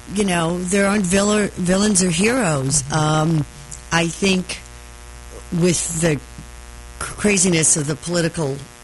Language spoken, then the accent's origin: English; Milwaukee, Wisconsin, United States; And growing up in Milwaukee, too, there were bars on every corner.